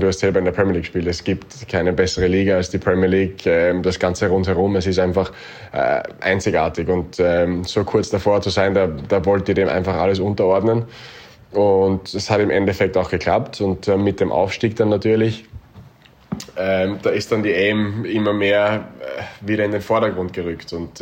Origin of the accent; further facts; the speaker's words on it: Austria; ich bin Österreicher durch und durch. Das wird sich auch nie ändern.